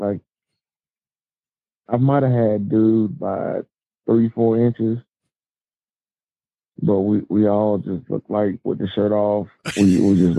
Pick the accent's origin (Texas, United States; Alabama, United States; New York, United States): Alabama, United States; It started when I'm originally from Alabama, and it started when I'd be down in the country at my grandma's